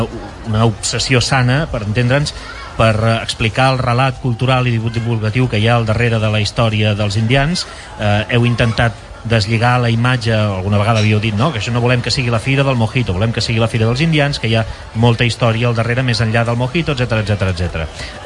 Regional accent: Pals, Catalonia, Spain; jo soc de Pals

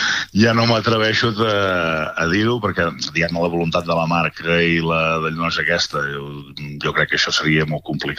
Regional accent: La Bisbal d'Empordà, Catalonia, Spain; Per exemple, jo soc de la Bisbal

